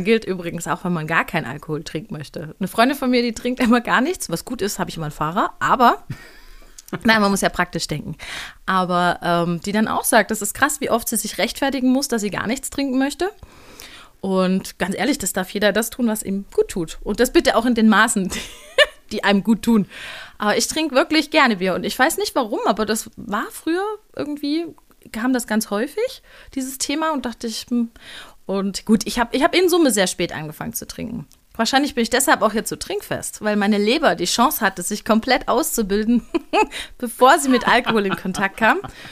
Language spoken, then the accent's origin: German; Baden-Württemberg, Germany; Also ich komme tatsächlich aus Süddeutschland, Baden-Württemberg, um genau zu sein. Und die Ecke hier nennt sich Dreiländereck tatsächlich. Also das hier befindet sich so genau zwischen Hessen, Baden-Württemberg und Bayern. Aber ich bin noch in Baden-Württemberg geboren.